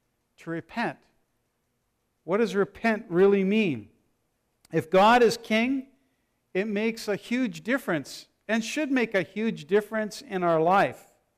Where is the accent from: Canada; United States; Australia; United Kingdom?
Canada; I'm a Canadian. I'm a Christian already because I'm born in Canada.